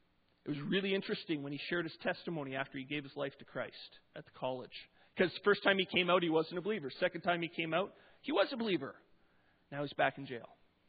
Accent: Pembroke, Saskatchewan, Canada; I'm from Pembroke, Saskatchewan. I haven't lived in a town with a stoplight since 1997. I haven't lived in a town without a majority of Christians since 2003.

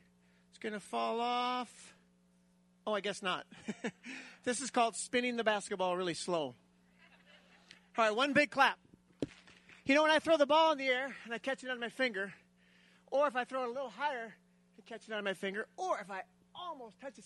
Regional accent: South Dakota, United States; I grew up in South Dakota. I still live there. I grew up in a family of 12 children.

